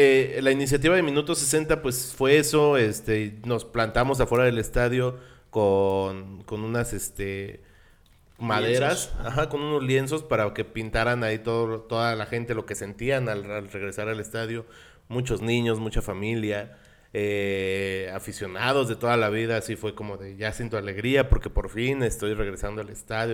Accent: Querétaro, Mexico; Y ¿de dónde eres? De Querétaro.

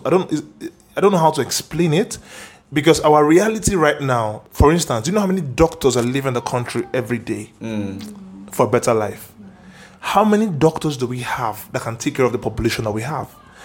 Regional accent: Nigeria; As a Nigerian, we know that we can be more, which is why we always keep thriving.

